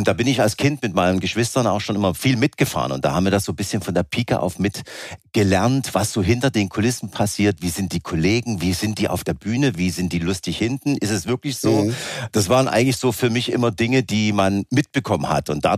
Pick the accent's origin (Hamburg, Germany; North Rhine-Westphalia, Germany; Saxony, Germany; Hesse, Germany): Saxony, Germany; accent: Saxon; mit meinem sächsischen Dialekt